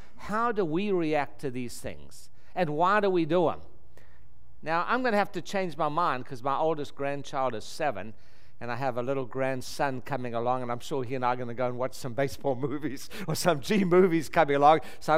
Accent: South Africa; I was raised in South Africa. This is the only jewelry I've ever worn in my entire life. South Africans don't wear jewelry.

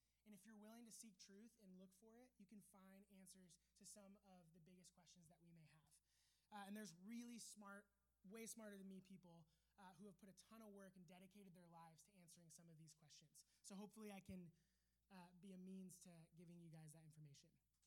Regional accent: Newport Beach, California, United States; I grew up in Newport Beach, my parents are Christian

